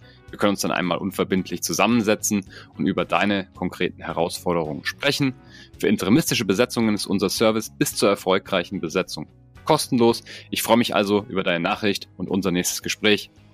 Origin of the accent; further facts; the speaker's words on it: Munich, Bavaria, Germany; für alle, die da draußen aus München kommen, also aus meiner Heimat und gerne zuhören